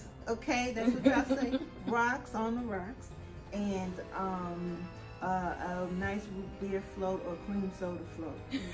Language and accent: English; New Jersey, United States; also born or lived in Georgia; now in Los Angeles, United States; I'm from everywhere. I currently live in LA, but I was raised mostly in New Jersey and Georgia.